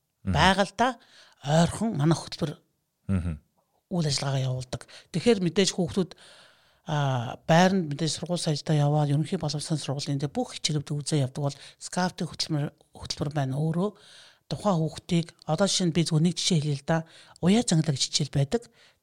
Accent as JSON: {"language": "Mongolian", "country": "Mongolia", "tie": "born there", "said": "Тэгээд скауттай тухай үед манай найз Оригээд Дархан Уул аймагт би Дархан Уул аймагт төрсөн."}